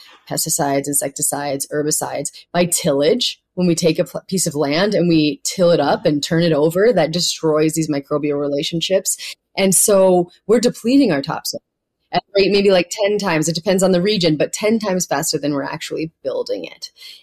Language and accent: English; Montana, United States; I come from Montana